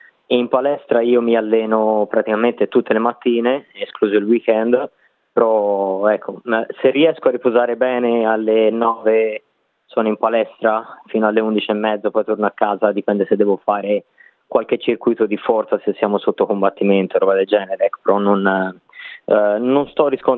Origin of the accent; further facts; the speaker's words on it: Prato, Tuscany, Italy; moved away as an adult; now in Australia; Allora, io sono di Prato, cioè 30 anni, sono venuto via dall'Italia, ho lasciato l'Italia, avevo 26 anni.